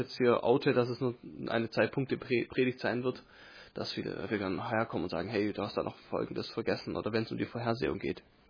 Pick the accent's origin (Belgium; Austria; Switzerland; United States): United States; Mississippi; Ich bin nämlich aufgewachsen in Mississippi, wo es auch viele Ländereien gab.